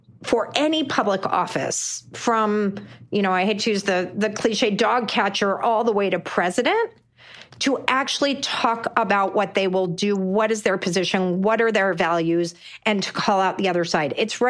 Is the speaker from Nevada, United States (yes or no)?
no; Texas, United States; or my home state of Texas, where they actually held a hearing supporting the death penalty for women who seek abortion.